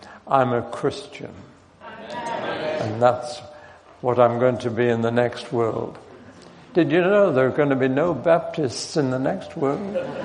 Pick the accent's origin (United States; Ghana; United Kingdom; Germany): United Kingdom; Newcastle upon Tyne, North East England; I was born and bred in Newcastle-on-Tyne, so I promise I will not speak my native language.